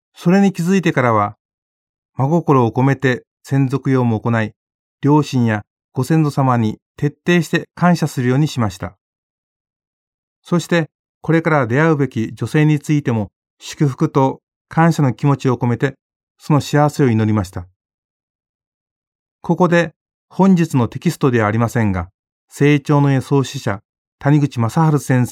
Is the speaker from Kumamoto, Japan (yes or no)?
yes; Kumamoto, Japan; born there; 私は平成19年9月10日に生まれ故郷である九州の熊本で結婚しました。49歳でした。